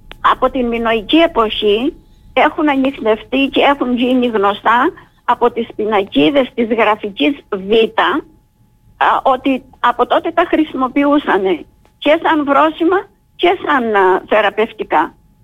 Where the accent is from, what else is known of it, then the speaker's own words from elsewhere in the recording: Krousonas, Crete, Greece; πως έμαθα εγώ στο χωριό μου, στον Κρουσόνα, τα βότανα.